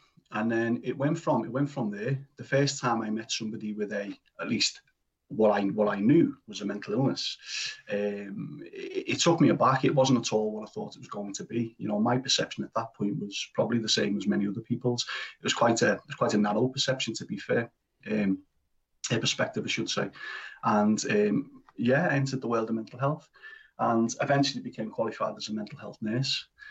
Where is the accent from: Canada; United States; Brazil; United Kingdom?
United Kingdom; Liverpool, North West England; My background is I'm from the Everton area of Liverpool, born and raised. Typical upbringing on a council estate there.